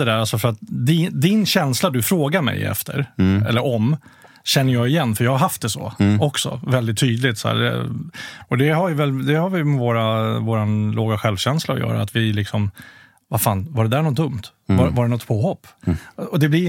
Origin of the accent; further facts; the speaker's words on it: Skokloster, Uppsala County, Sweden; also born or lived in Flemingsberg; Egentligen faktiskt i Skokloster där jag växte upp med mamma och pappa. Som då skildes när jag var 4. Då flyttade jag och mamma till Flemingsberg först.